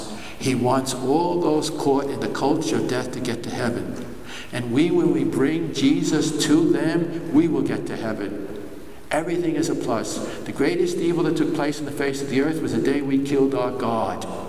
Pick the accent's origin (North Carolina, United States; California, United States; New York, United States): New York, United States; I come from New York, where was I at 9/11 when the towers came down?